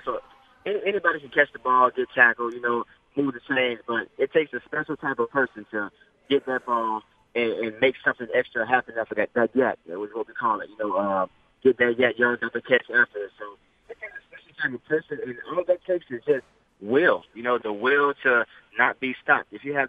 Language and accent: English; Florida, United States; You know, we're both from Florida.